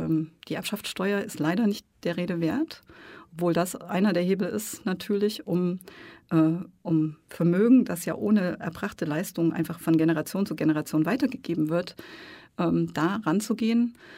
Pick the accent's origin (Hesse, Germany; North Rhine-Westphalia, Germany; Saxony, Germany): Saxony, Germany; die ich als Sozialdemokratin und gerade als Sächsin nicht mehr wirklich gut ertragen kann.